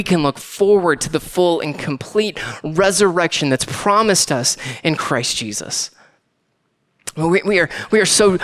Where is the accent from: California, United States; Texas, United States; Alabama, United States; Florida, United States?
Florida, United States; Tampa; born there; I love Florida. I was born there. I was born in the Tampa area. So it was good to be back home.